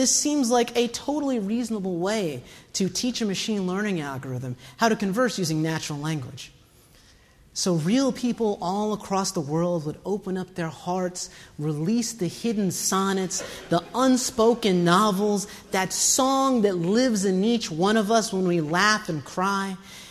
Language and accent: English; Georgia, United States; I grew up in the South, okay?